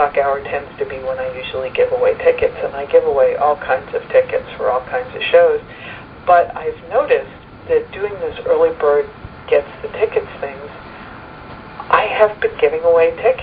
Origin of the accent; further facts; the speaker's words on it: New York City, New York, United States; I grew up in New York like you did.